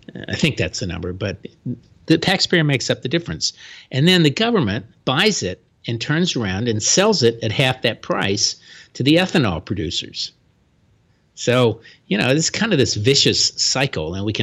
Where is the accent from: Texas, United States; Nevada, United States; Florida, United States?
Florida, United States; Many of them down in my home state of Florida, the FanJul brothers are the kind of the biggest users of these subsidies.